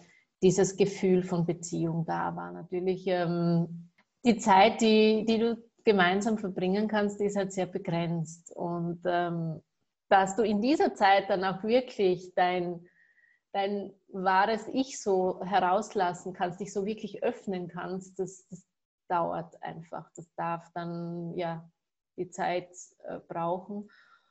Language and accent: German; Carinthia, Austria; ich komme aus Österreich, aus dem schönen Kärnten.